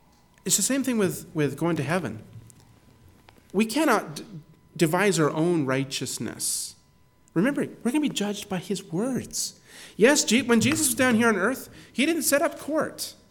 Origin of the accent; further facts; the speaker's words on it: Canada; Forget this. I'm a Canadian. I'm driving on the right side of the road.